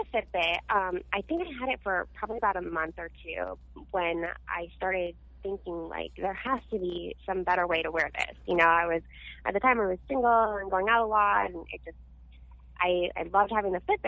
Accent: Virginia, United States; also born or lived in Washington, D.C.; now in California, United States; That's right. I was born in DC. I grew up in Virginia, right outside of DC.

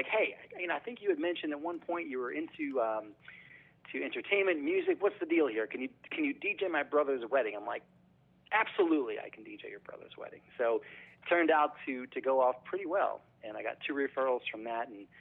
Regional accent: Oakland, New Jersey, United States; Yeah, so North Jersey, we're about, grew up in a town called Oakland, about 15, 20 minutes from the George Washington Bridge

